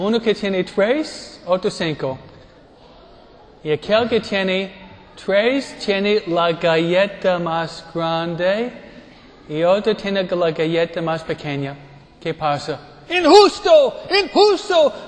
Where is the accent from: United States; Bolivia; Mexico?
United States; Michigan; born there; Pero yo nací en Michigan, ¿eh?